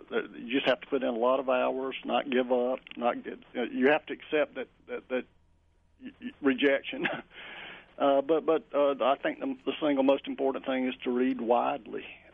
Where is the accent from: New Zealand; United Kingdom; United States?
United States; Appalachia; accent: Appalachian; people hear my accent or they think of the Appalachian Mountains.